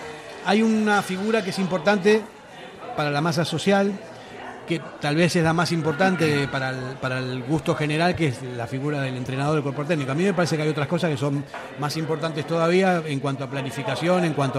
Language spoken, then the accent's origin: Spanish; Argentina; me da la impresión, como argentino que soy.